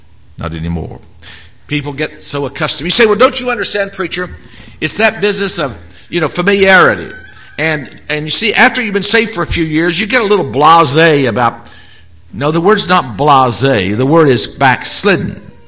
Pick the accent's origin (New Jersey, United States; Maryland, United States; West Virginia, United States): West Virginia, United States; Wayne; I was pastor in my hometown of Wayne, West Virginia. Town, very small town, about 20 miles from Huntington.